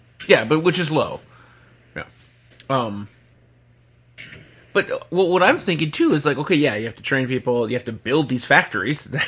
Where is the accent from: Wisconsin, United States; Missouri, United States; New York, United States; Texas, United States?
Wisconsin, United States; Mount Pleasant; he's in Mount Pleasant. My hometown.